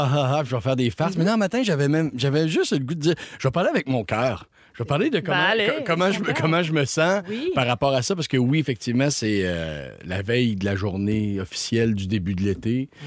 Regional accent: Quebec City, Quebec, Canada; Je viens de Québec, OK? Moi, j'ai habité à Québec jusqu'à l'âge de 28 ans.

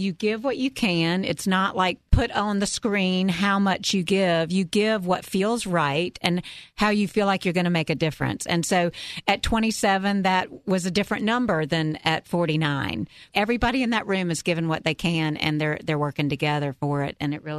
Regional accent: Irmo, South Carolina, United States; moved away as an adult; now in Charlotte, United States; I didn't grow up here. I grew up in Irmo, South Carolina, but I married a Charlotte boy.

